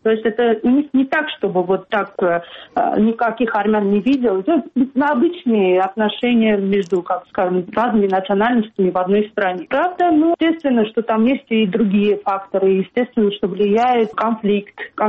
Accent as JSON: {"language": "Russian", "town": "Akhalkalaki", "region": "Samtskhe-Javakheti", "country": "Georgia", "said": "почему я из Ахалкалаки поехала туда"}